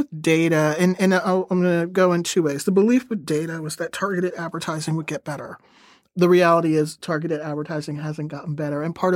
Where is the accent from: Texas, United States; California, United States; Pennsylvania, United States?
Texas, United States; Houston; growing up in Texas and Houston, when I became school-aged, we weren't segregated.